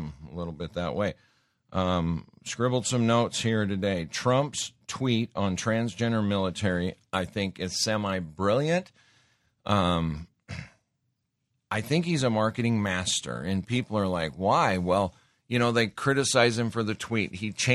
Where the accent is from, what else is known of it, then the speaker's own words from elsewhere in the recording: Montana, United States; I grew up hunting in Montana. I grew up respecting nature.